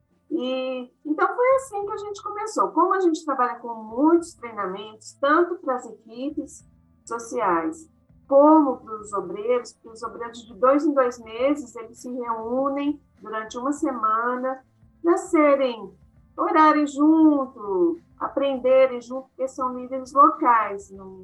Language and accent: Portuguese; Rio de Janeiro, Brazil; eu vim do Rio de Janeiro para uma região de Minas Gerais, que é Vale do Rio Doce, Jequitinhonha, uma região central de Minas, para trabalhar num projeto social numa missão de origem holandesa.